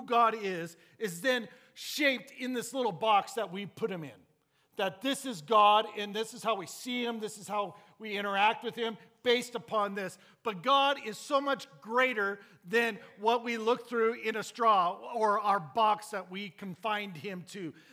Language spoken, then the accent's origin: English; Roy, Utah, United States; I grew up in Roy. I went to Roy High